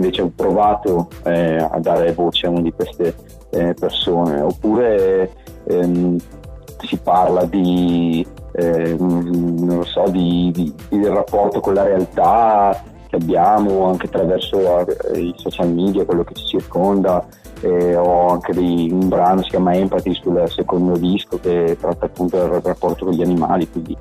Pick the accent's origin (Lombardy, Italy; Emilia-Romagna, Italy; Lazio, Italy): Lombardy, Italy; Brescia; Sono di Brescia, sono nato a Brescia.